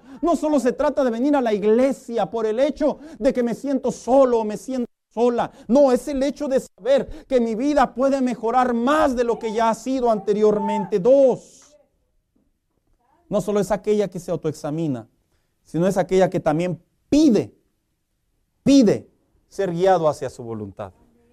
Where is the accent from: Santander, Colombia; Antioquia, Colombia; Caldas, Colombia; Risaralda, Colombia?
Antioquia, Colombia; Miren, así somos los paisas.